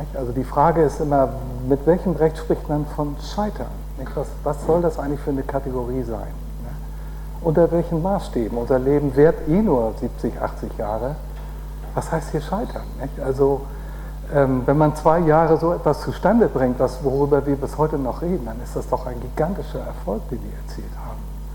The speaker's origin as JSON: {"language": "German", "region": "Schleswig-Holstein", "country": "Germany", "said": "wie heißt der nochmal in Schleswig-Holstein? Ah, ja. Mein Heimatland"}